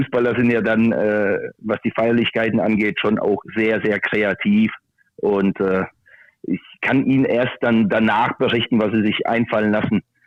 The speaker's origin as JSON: {"language": "German", "town": "Muggensturm", "region": "Baden-Württemberg", "country": "Germany", "tie": "born or raised there", "said": "Heute aktuell in Muggensturm, in meiner Heimat. Das ist in der Nähe von Karlsruhe."}